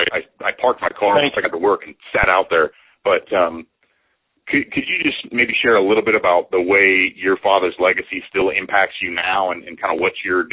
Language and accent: English; North Judson, Indiana, United States; You know, I grew up in North Judson, so there wasn't anything to do there.